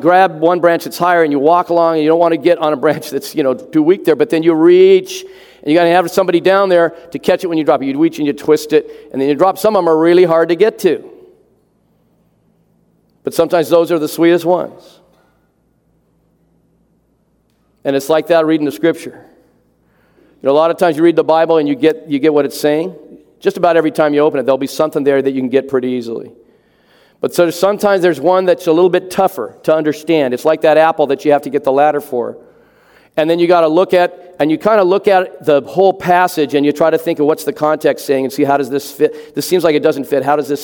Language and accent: English; Van Nuys, California, United States; I'm from Van Nuys, California. All right? That's that's part of the city.